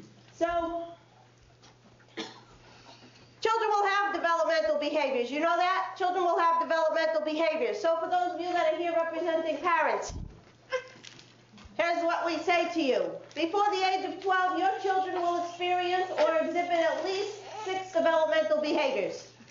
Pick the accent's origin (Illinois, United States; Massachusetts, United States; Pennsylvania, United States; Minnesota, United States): Massachusetts, United States; Worcester; accent: Worcester; How many of you know I'm not from New Hampshire? Did you figure it out yet? What was the giveaway? I'm a Worcester girl. I have a Worcester accent. Yeah, I don't live there anymore, but I spent a lot of time there.